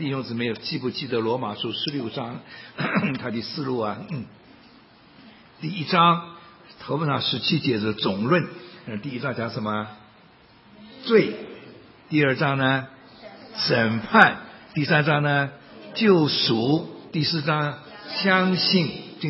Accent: China; 我的家乡在宁波，我没有去过宁波，去年去了

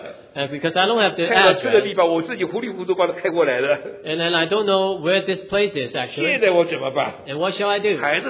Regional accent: United States; And please be at ease, I come from the States.

